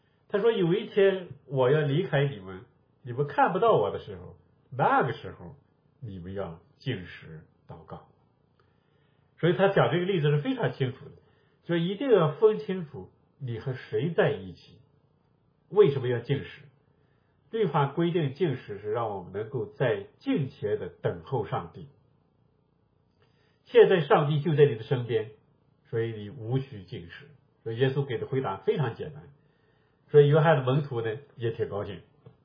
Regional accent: northern China, China; 我们是北方人，我老家北方，我们北方经常用这个字揣摩

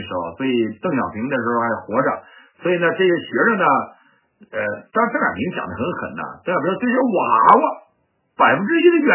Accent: Heilongjiang, China; 我老乡啊，他是长春吉林人啊，我是黑龙江人啊。

